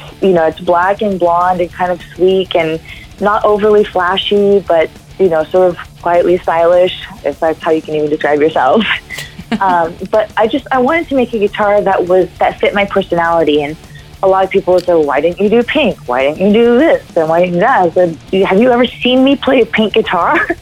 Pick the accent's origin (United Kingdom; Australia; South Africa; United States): United States; California; I grew up right here in Southern California listening to … all the great shrapnel bands.